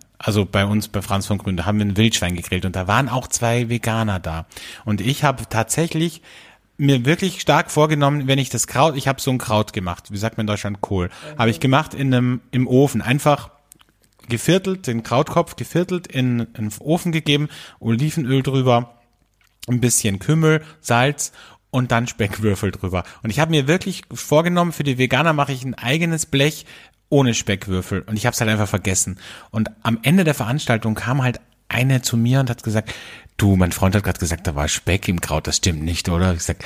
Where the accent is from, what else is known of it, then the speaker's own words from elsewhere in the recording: Austria; Kathi, du spielst ja, wie sagt man bei uns in Österreich, Klampfe.